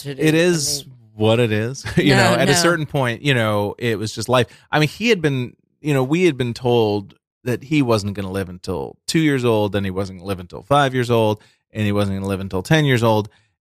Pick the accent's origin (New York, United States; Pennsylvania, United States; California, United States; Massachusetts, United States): Massachusetts, United States; I am from Massachusetts.